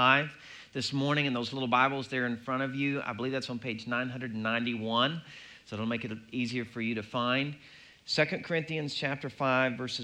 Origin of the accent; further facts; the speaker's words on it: Arkansas, United States; now in Cleveland, United States; Now, I'm originally from Arkansas, as I've told you all before